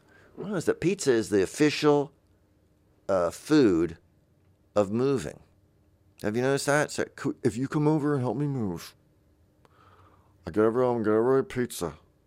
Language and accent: English; the South, United States; You know, I'm from the South, but she was not.